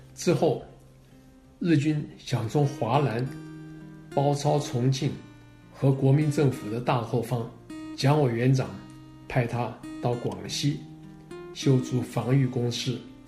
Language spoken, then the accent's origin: Chinese; Taiwan; moved away as an adult; now in United States; 1968年，我从台湾来美国念研究所。如果当时我不来美国，还住在台湾